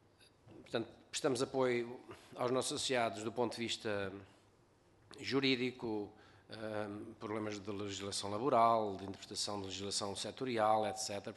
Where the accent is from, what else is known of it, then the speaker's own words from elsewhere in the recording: Cartaxo, Santarém, Portugal; Então quase que somos, que eu também sou do Cartaxo.